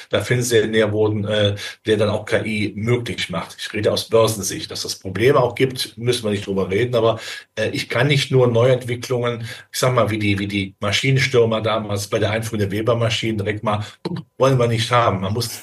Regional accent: Rhineland, Germany; ich bin Rheinländer, das kann man im Karneval bringen, ja.

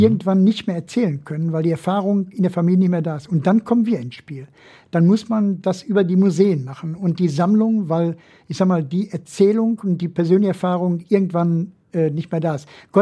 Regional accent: Gelsenkirchen, North Rhine-Westphalia, Germany; meine Heimatstadt Gelsenkirchen

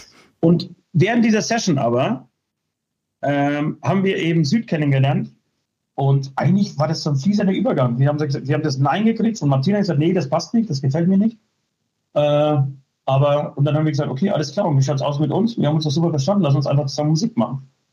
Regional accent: Poland; ich komme aus Polen, also bin ich der Ost.

